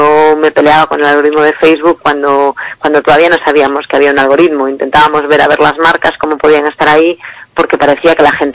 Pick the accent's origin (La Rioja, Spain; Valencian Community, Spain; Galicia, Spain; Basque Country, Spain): Galicia, Spain; also born or lived in Madrid; yo volvía de Madrid, aunque soy gallega, estuve 10 años trabajando en Madrid, regresé a Galicia